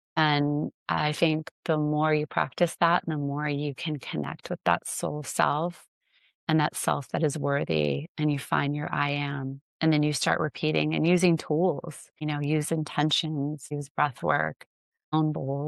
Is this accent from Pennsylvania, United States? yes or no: yes; Pennsylvania, United States; Like when I was a little kid, we grew up in Pennsylvania in a small town. Our house was like 200 years old